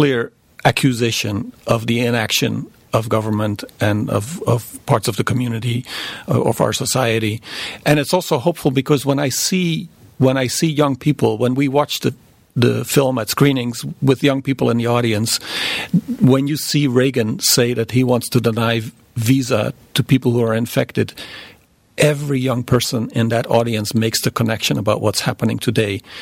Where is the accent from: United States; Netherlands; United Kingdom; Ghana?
Netherlands; My parents, I'm from the Netherlands, my parents narrowly survived a fascist occupation